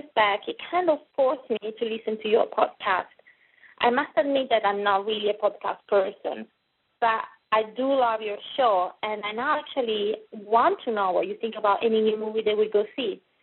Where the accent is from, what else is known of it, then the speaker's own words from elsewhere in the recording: Italy; now in Dallas, United States; I'm originally from Italy, but I currently live in Dallas, Texas